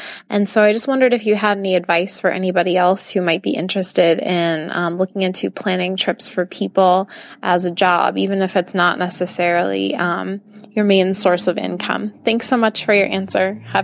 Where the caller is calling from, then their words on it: Colorado, United States; I'm calling from Colorado.